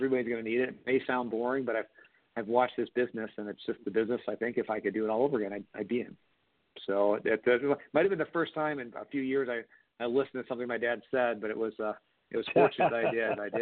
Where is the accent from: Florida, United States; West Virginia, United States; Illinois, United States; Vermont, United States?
Illinois, United States; also born or lived in New Jersey; Yeah, I was born in Jersey. I think there was an old Saturday Night Live bit with that, but we moved to Illinois when I was about two, suburb outside of Chicago.